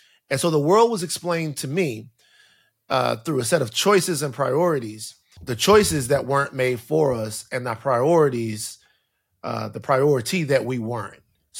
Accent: Louisiana, United States; I'm from South Louisiana, and my introduction to America was through disparity.

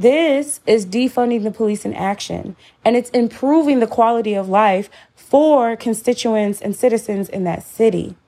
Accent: Missouri, United States; Corey's a Democrat from my home state of Missouri.

